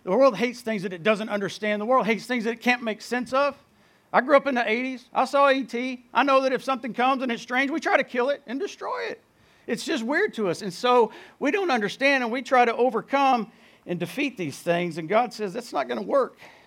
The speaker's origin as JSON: {"language": "English", "town": "Burleson", "region": "Texas", "country": "United States", "tie": "born or raised there", "said": "And I grew up in Burleson, if y'all know where Burleson is."}